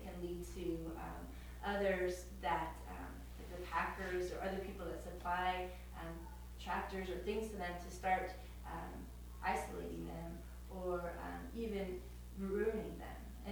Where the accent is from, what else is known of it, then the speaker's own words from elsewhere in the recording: Washington, United States; also born or lived in Oregon; why I'm so excited to be back in Washington is my hometown, my home state.